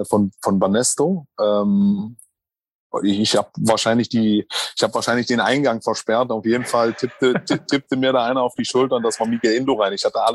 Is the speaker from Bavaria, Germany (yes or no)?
no; Magdeburg, Saxony-Anhalt, Germany; Ich bin übrigens nicht meine Heimat ist übrigens nicht nicht Thüringer, ich bin Magdeburger, ich bin Sachsen-Anhaltiner.